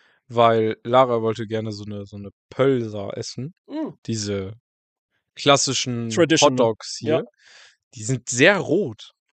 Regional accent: Northern Germany, Germany; aber wir sind ja auch Norddeutsche und wir sind ja auch so Flachland gewohnt, ne?

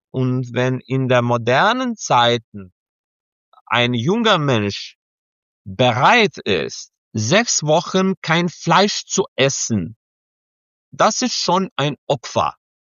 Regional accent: Serbia; German is a second language; In meiner Heimatstadt, als ich Kind war, also in der Zeit des Kommunismus, hatten wir nur 2 orthodoxe Kirche. Ja, jetzt haben wir 4.

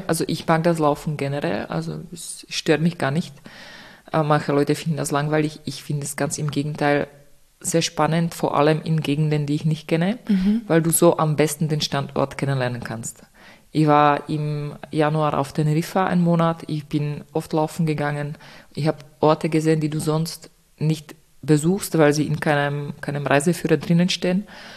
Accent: Czechia; now in Austria; ich komme aus Tschechien, das heißt, Österreich ist meine zweite Heimat und ich liebe Österreich

